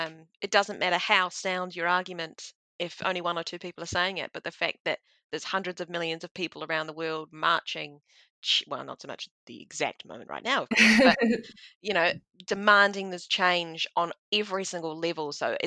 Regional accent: New Zealand; And again, being a Kiwi, you'll say I'm biased about this one

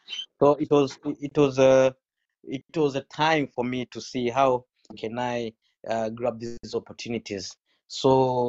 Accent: Tanzania; Hey, I'm coming from Tanzania.

